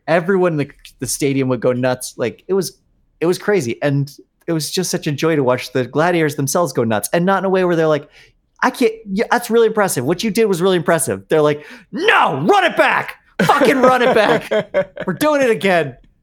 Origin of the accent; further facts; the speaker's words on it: Aspen, Colorado, United States; It's like me growing up in Aspen, where after I left, I was like, oh, shit. That was the spot.